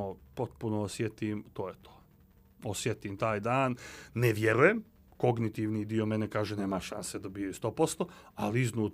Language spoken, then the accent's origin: Serbian; Montenegro; Mi nismo Crnogorci od 2002. i 2006. Mi smo Crnogorci od kad znamo za sebe. To jest ja od kad znam za sebe.